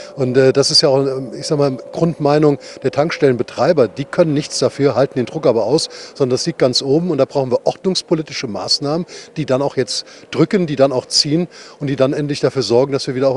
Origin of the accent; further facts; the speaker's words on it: border region with Luxembourg, Germany; Und ich komme aus der Grenzregion zu Luxemburg.